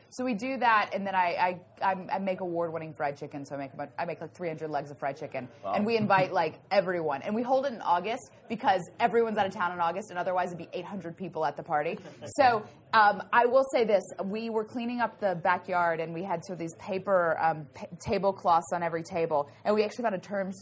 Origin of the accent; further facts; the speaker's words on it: Memphis, Tennessee, United States; and I'm from Memphis, which is like the barbecue hub in San Francisco.